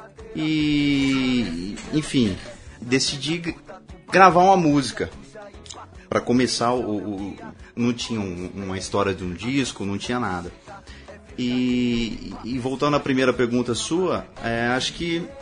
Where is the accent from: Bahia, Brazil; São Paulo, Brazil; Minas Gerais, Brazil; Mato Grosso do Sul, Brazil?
São Paulo, Brazil; Marília; now in São Paulo, Brazil; lá em Marília já, que eu sou do interior de São Paulo